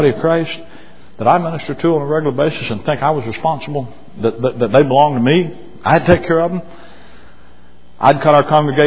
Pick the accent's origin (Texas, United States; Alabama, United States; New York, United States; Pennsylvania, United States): Alabama, United States; Mobile; Then why did Katrina hit Slidell, which is east of New Orleans, and from there to Mobile, my hometown, wiped it off the map and didn't blow a building over in New Orleans?